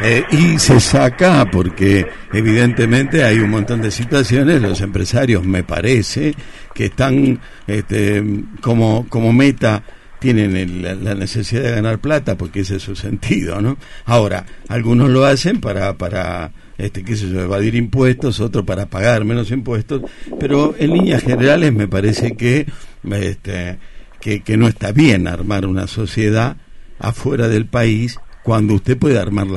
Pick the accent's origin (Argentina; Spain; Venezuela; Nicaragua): Argentina; Ahora, yo como argentino estoy muy preocupado y muy molesto